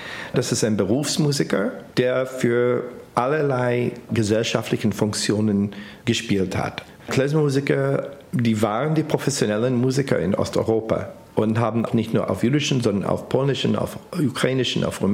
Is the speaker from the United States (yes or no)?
yes; United States; dass ich als Amerikaner sowas nicht erleben muss.